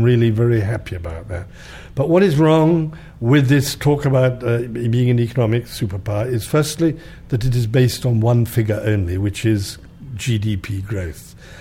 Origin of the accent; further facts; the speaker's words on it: India; born there; moved away; as I was born in India, perhaps I'm suitable for this job.